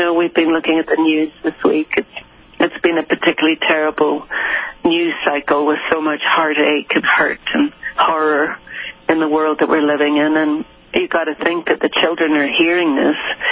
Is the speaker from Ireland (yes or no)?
yes; Ireland; moved away as an adult; I grew up in Ireland and I was going to university in England.